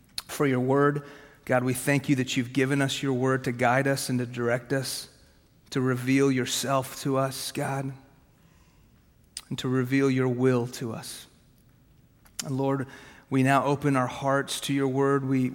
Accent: Houston, Texas, United States; all right? So anyways, yeah, so I grew up in Houston, but my family is from Iran.

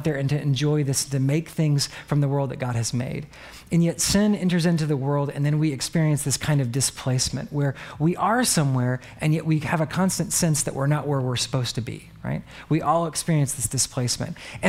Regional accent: San Antonio, Texas, United States; I'm from San Antonio, so I have a bit of Southern culture in me. I like to say y'all

